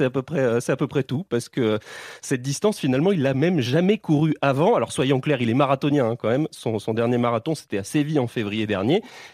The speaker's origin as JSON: {"language": "French", "region": "Grand Est", "country": "France", "said": "c'est mes origines. Mais je suis alsacien, je suis aussi un peu italien, je suis un peu maltais."}